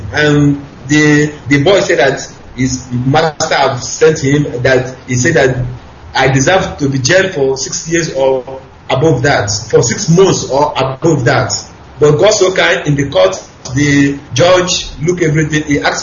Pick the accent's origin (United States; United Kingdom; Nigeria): Nigeria; Sokoto; moved away as an adult; also born or lived in Morocco; now in India; I was born and brought up in Sokoto State